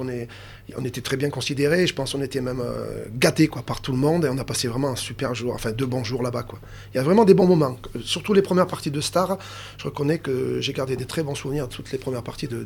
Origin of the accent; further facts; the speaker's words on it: Brioude, Auvergne-Rhône-Alpes, France; born there; Oui, je suis né à Brioude.